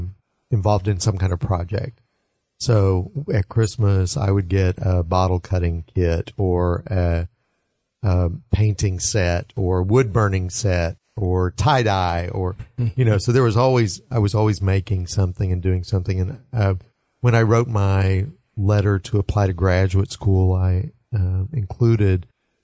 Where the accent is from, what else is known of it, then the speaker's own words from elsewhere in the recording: Snyder, United States; I grew up in Snyder